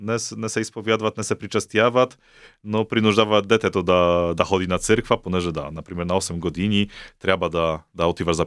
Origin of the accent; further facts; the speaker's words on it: Poland; Bulgarian is a second language; съм поляк, а трябва да се изповядвам на български.